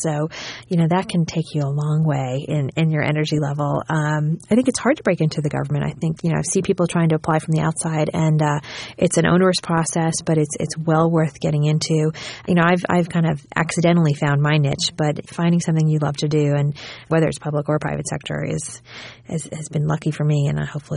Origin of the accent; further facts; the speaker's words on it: New York, United States; that really has shaped my career as a New Yorker